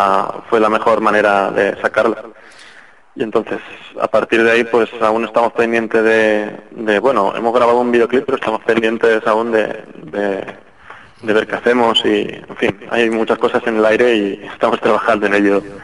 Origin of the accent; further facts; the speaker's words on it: Valencia, Valencian Community, Spain; yo por ejemplo soy de Valencia, es decir, estoy a 60 kilómetros de Gandía